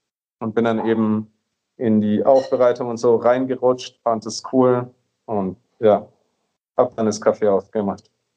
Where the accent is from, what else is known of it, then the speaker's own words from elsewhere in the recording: Nuremberg, Bavaria, Germany; also born or lived in Vienna; ich komme aus Nürnberg, habe in Wien studiert, in Österreich.